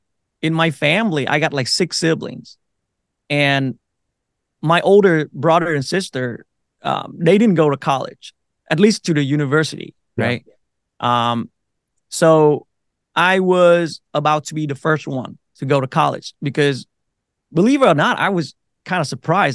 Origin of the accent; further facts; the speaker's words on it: Minnesota, United States; also born or lived in Vietnam; I grew up in Minnesota. I came here when I was like 12, 12 and a half-ish.